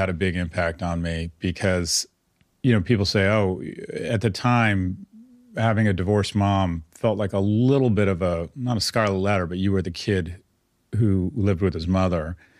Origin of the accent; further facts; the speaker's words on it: California, United States; born there; I was born in California in the 60s, a white heterosexual male, which was like hitting a lottery.